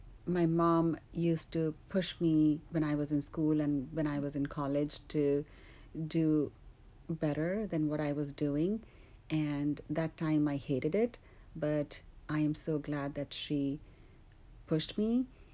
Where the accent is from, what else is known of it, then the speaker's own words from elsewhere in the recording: India; I grew up in India, and in India, almost everyone is religious. So in my family, we were all religious.